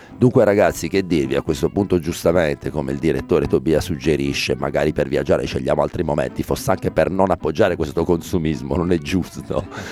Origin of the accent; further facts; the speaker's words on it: Southern Italy, Italy; nemmeno nella Terronia, nella mia terra, c'è più lo sparare i botti come una volta